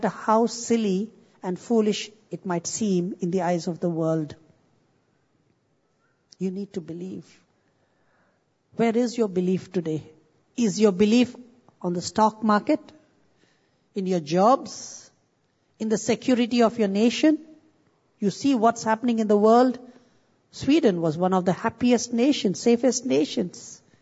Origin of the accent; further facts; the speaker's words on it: India; I want to tell you, I come from India.